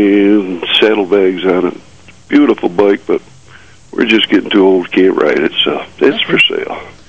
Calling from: Batavia, United States

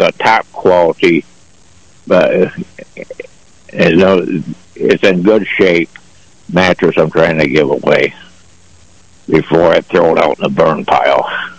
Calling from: Perry, United States

